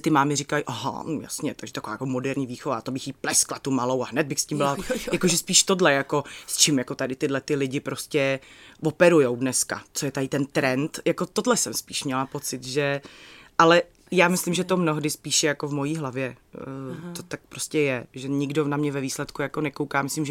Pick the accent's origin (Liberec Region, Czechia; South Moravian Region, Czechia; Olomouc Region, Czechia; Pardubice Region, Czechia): Olomouc Region, Czechia; Prostějov; accent: Moravian dialect; now in Prague, Czechia; sice už mám pražský přízvuk, takže na Moravě se mi smějou, ale i když tam přijedu, tak okamžitě přepnu do toho našeho dialektu